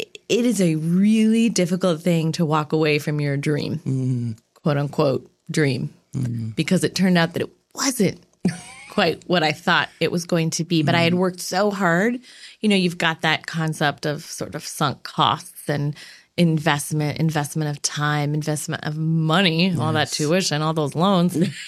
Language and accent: English; Canada; now in Portland, United States; Well, I am originally a Canadian. I relocated to beautiful Portland, Oregon.